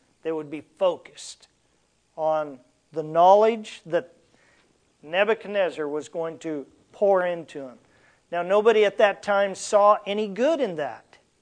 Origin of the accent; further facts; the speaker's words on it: United States; As an American, we don't understand that.